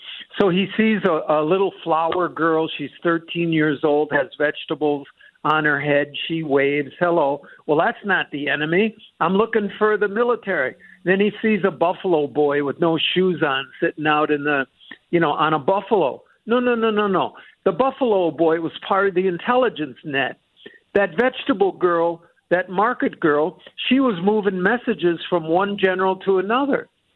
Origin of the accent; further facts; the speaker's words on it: Wisconsin, United States; I'm from Wisconsin.